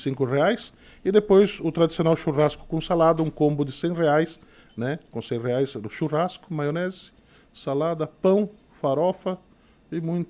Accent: Nova Veneza, Santa Catarina, Brazil; é Nova Veneza, onde, né, minha terra natal. O segundo é Treviso, terra da minha mãe. E o terceiro é onde eu sou paro, que é Uruçanga

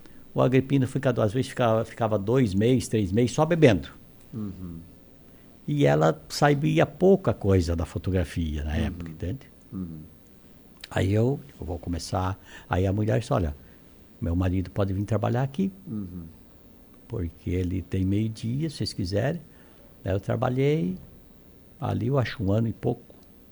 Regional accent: Paraná, Brazil; moved away as an adult; also born or lived in Planalto Serrano, Santa Catarina; now in Santa Catarina, Brazil; Saí dali, era bebê, eu acho que tinha parece 8 meses, se não me engano. E a gente foi ao Paraná.

